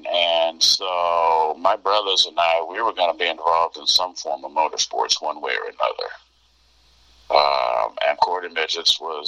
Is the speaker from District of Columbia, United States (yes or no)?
no; San Bruno, California, United States; also born or lived in Topeka, Kansas; I grew up both in California and Topeka, Kansas, and went to school in both places. And I guess for the most part, I grew up in San Bruno, where San Francisco Airport really is.